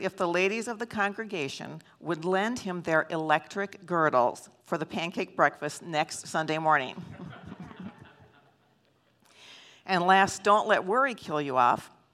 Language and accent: English; North St. Paul, Minnesota, United States; Yeah, I'm from North St. Paul. Jeff is from the Boston area. We met in Florida.